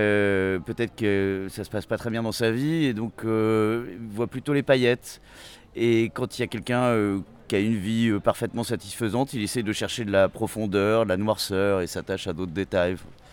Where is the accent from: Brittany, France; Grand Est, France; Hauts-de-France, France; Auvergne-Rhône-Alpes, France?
Brittany, France; C'est ma région d'origine, mais je connais très peu Rennes.